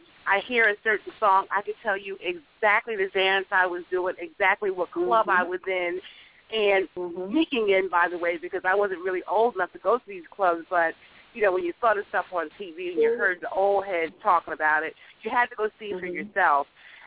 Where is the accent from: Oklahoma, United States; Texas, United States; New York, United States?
New York, United States; I am also from New York, grew up listening to Frankie Crocker, WWRL.